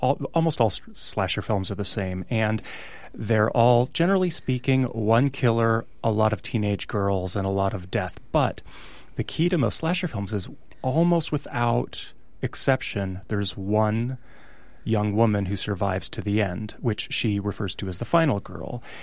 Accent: Canada; Yeah, I'm Canadian

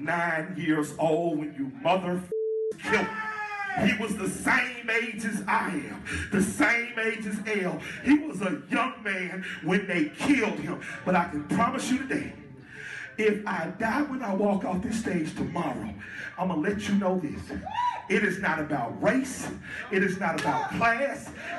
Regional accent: Atlanta, Georgia, United States; I'm from Atlanta, Georgia, and something said, just look for something Martin King might have said.

